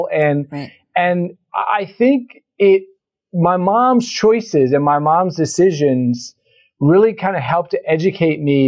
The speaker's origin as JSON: {"language": "English", "town": "Atlanta", "region": "Georgia", "country": "United States", "tie": "born or raised there", "said": "she realized that Atlanta, she thought, was a great place for us to grow up. If we were raised in Atlanta, we would sort of almost by definition be kind of embedded in a Black community in a majority Black city."}